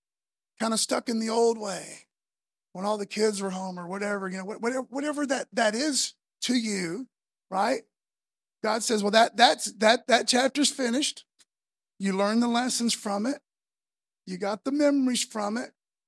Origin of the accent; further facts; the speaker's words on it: East Milton, United States; I grew up on Jones Street, a lot of my youth on Jones Street. I'm really an East Milton kid